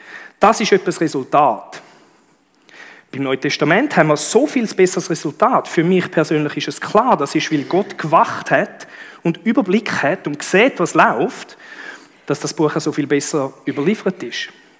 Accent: Switzerland; Ich war ja nicht beteiligt als Schweizer.

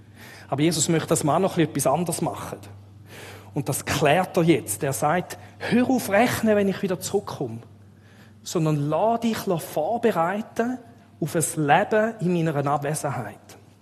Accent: Frauenfeld, Thurgau, Switzerland; Und da müssen wir gut aufpassen als Schweizer. Wir haben das Leistungsdenken in der Schweiz.

